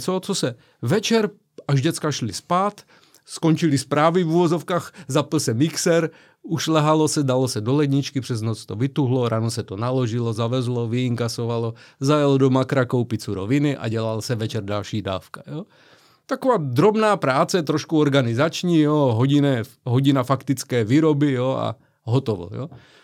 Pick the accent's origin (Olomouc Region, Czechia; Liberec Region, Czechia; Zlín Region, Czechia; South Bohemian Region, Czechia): Liberec Region, Czechia; Liberec; Víte, já jsem z Liberce